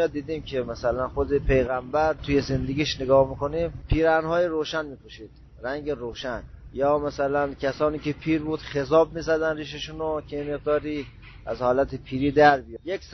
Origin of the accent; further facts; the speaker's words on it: Iran; از ولسوالی دریسوف. تقریبا ما همینجا در ایران به دنیا آمدیم. دیگه زندگی ما با بچهای هموطن همینجور ادامه دادیم تا تقریبا 35 سال مون.